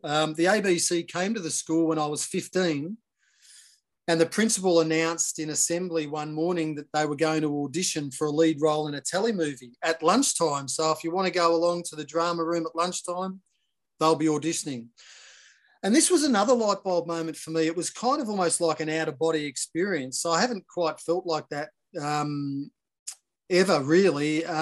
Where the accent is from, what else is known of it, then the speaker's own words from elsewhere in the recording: Melbourne, Victoria, Australia; now in Sydney, Australia; I was Melbourne-based in the suburbs of Glen Waverley, Willers Hill. So, and I was there really for most of my childhood up until moving to Sydney to work on Home and Away when I was about 19, I think.